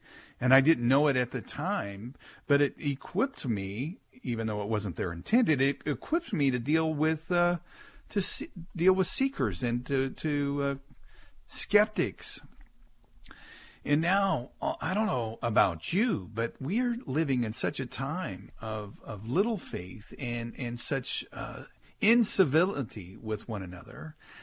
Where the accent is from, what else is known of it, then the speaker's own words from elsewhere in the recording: Kansas City, Missouri, United States; And yesterday when he spoke in Kansas City, my hometown, in front of the veterans